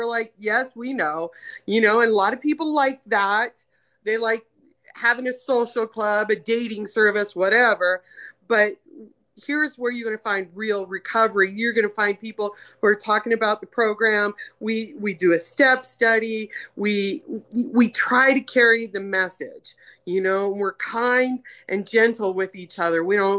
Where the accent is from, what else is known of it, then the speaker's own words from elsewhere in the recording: Montana, United States; You know, I'm from Montana, and my home group literally started, my original home group literally started 3 months before I got here.